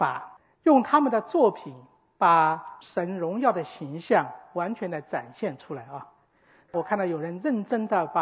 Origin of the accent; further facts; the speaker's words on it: China; 我们中国人最初塑的那个关公的像